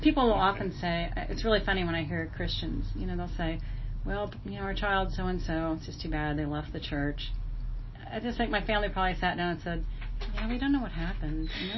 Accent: Topeka, Kansas, United States; I grew up in Topeka.

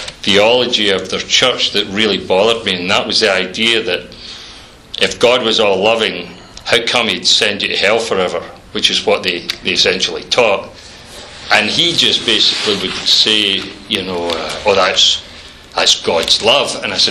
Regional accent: Hamilton, Scotland, United Kingdom; born there; Well, I was born in Scotland in a little place called Hamilton in 1953. And my parents were both pretty well born-again Christians.

